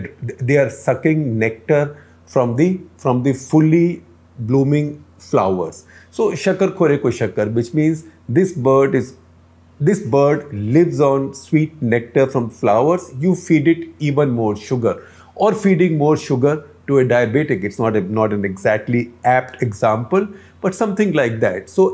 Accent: India; first language Hindi; English is a second language; I'm lapsing into Hindi because that's my mother tongue or my native tongue.

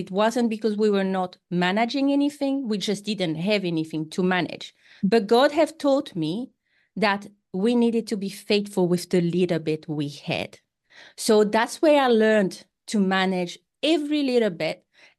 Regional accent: Tahiti, French Polynesia; first language French; English is a second language; now in New Zealand; I come from a small island called Tahiti. So my first language is French. And I'm currently talking to you from New Zealand.

